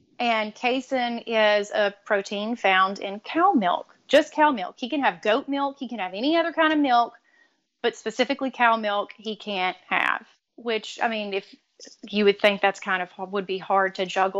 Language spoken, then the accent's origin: English; Louisiana, United States; he actually is from my hometown in Louisiana.